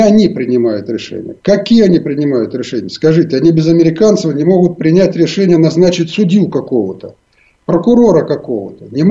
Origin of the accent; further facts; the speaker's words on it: Donetsk, Donetsk Oblast, Ukraine; now in Kyiv, Ukraine; Я прожил в Донбассе много лет, я ведь выходец из Донбасса, да, я переехал в Киев как раз из Донецка. И я очень хорошо знаю этот край